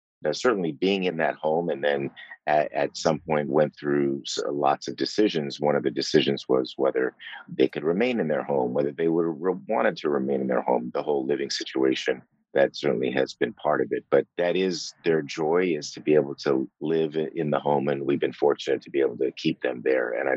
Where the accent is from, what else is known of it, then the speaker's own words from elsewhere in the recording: Los Angeles, California, United States; But I grew up in Los Angeles, West Los Angeles.